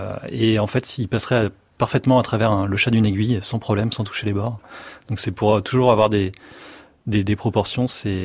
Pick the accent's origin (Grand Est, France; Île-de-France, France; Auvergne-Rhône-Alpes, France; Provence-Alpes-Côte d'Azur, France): Auvergne-Rhône-Alpes, France; Grenoble; j'ai été élevé à Grenoble et dans les campagnes environnantes